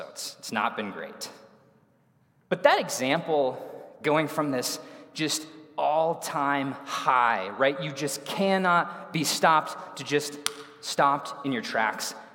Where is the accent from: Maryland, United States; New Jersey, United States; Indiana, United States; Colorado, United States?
Colorado, United States; Erie; So I was born in Colorado. I was raised in Erie, which is like half an hour north of here.